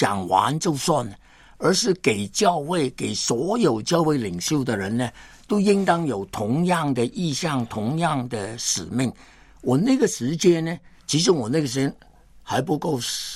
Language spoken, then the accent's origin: Chinese; Hong Kong; 我是英殖殖民地长大的一个青年人啊。根本没有中国的观念，我没有回过乡下的